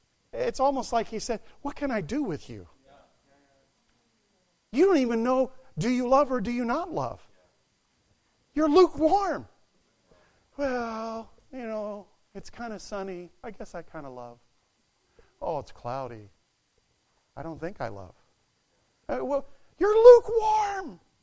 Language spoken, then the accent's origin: English; Indonesia; When I was a kid, we grew up in Indonesia.